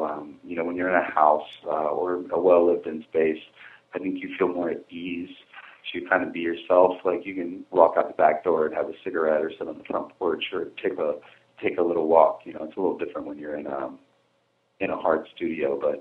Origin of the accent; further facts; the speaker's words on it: North Carolina, United States; we drove down to North Carolina and, went to my hometown, went to where me and Garrett grew up